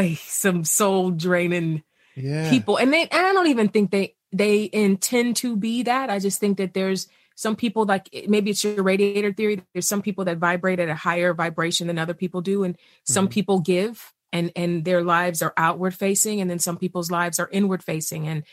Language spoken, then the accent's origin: English; East Cleveland, Ohio, United States; Because I grew up poor in East Cleveland, I have this part of me that's like, make the money.